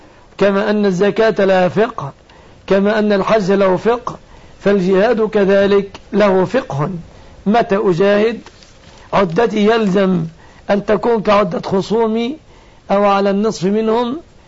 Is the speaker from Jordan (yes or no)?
no; Egypt; في بلدتنا مصر هذه الأيام